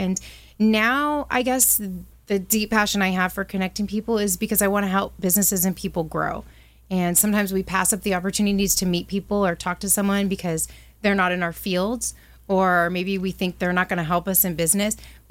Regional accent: Fullerton, California, United States; I grew up in Fullerton in Orange County all my life, California.

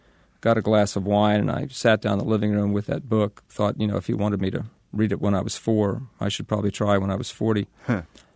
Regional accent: Manhattan, New York, United States; He came to visit us in New York. I grew up in Manhattan.

